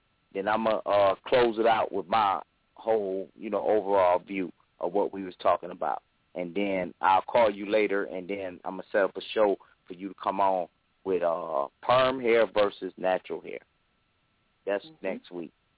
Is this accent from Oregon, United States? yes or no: no; Cleveland, Ohio, United States; because I'm born and raised in Cleveland.